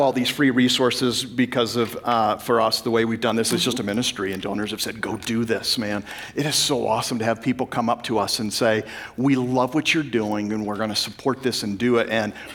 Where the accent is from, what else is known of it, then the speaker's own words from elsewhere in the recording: California, United States; We're from Orange County, so we're at a university, Bible University.